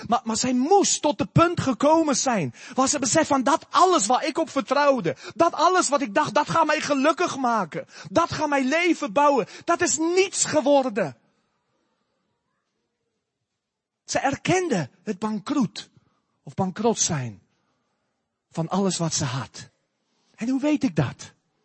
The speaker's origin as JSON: {"language": "Dutch", "country": "South Africa", "moved": "yes", "lives_now": "Netherlands", "said": "Ik stond versteld, ik kom uit Zuid-Afrika, zoveel criminaliteit en dat komt op het nieuws. En ik kom in Nederland"}